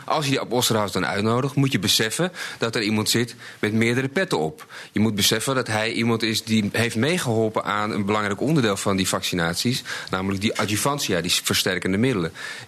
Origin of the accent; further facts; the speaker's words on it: Holland, Netherlands; En het was voor mij als Hollander, vond ik, dat is echt een Belg.